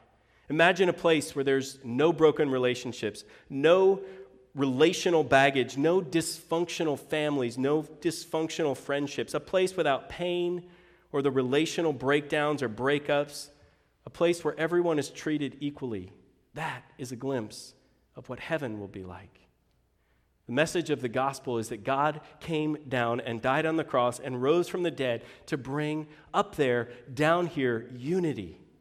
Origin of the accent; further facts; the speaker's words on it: Seattle, Washington, United States; born there; also born or lived in Georgia; But I was born in the University of Washington Hospital